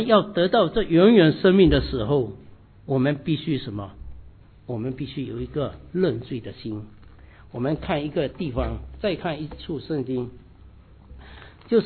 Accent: China; 我们中国人古话就有说得很好

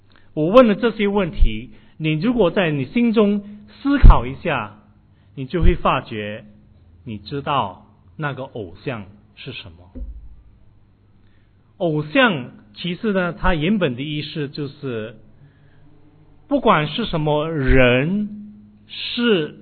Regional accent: China; 特别是我们中国人，我们来到这一个地方，这一个自由的国家

